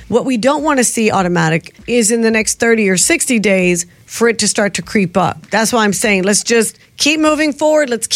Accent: the South, United States; Look, I'm from the South, so buttermilk biscuits, I know the difference between a good biscuit and a bad biscuit.

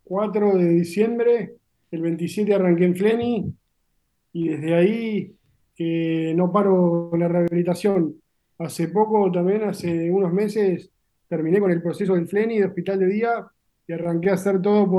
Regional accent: Argentina; moved away as an adult; now in Italy; Yo me fui de Argentina en el 2015, creo.

